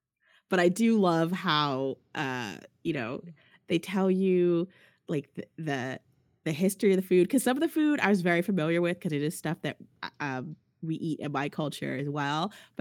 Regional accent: Teaneck, New Jersey, United States; The only thing I got in the skateboard / comic book shop in Teaneck, New Jersey was sexually harassed.

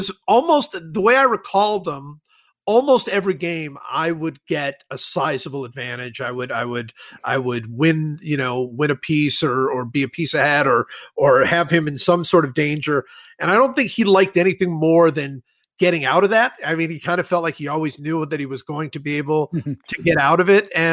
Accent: Cleveland, Ohio, United States; Yeah, my father, which I grew up in Cleveland, and my father was, very much of a a chess player.

